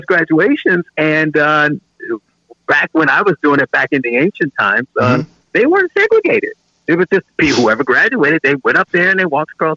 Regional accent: Gary, Indiana, United States; I grew up in Gary, Indiana.

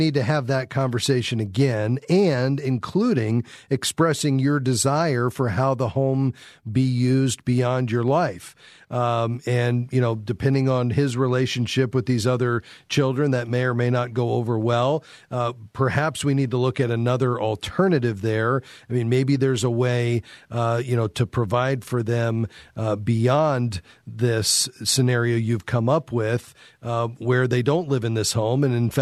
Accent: Florida, United States; I'm from South Florida where we had hurricanes and we did that regularly.

